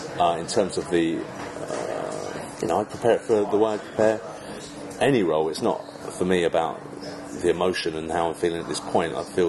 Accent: England, United Kingdom; you know, we're English filmmakers, you know

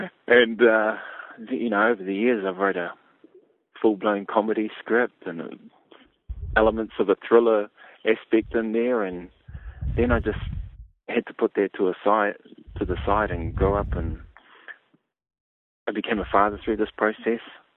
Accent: Christchurch, Canterbury, New Zealand; I grew up in Papua Nui in Christchurch, and every year we'd make the annual trip up to Pukekohe, where my father is from and all his whānau. So I spent a lot of time in both places.

